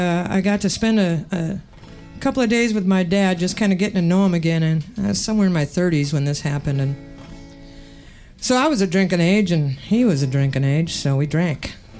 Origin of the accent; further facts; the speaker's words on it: Minnesota, United States; also born or lived in California; I grew up in Minnesota. I was born in California. Grew up in the Twin Cities, suburb of the Twin Cities, actually, and lived in Minneapolis most of my adult life